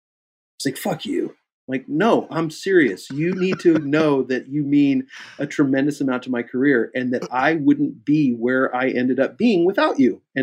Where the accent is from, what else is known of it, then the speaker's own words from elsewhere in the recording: Kansas City, United States; And I said, I'm from Kansas City. It was Kansas City.